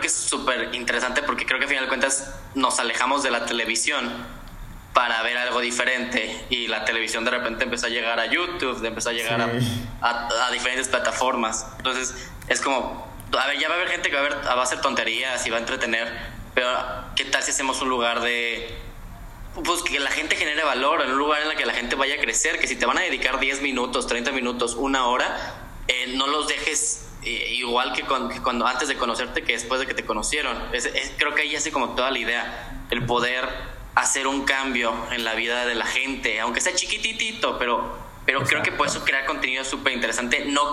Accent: Guadalajara, Jalisco, Mexico; Sí, yo soy de Guadalajara.

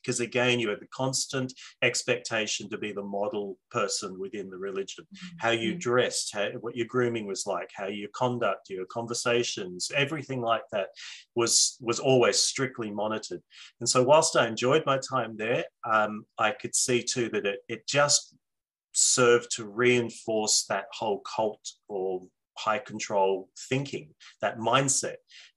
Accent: Perth, Western Australia, Australia; Now, I grew up on the West Coast in Perth, so that meant travelling across the other side of Australia, first time out of home.

